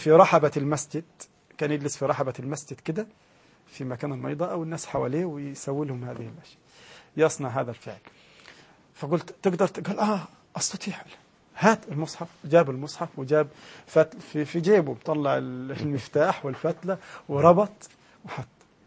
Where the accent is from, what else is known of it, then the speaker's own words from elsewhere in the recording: Egypt; وعندنا في مصر في شيء يحدث في مصر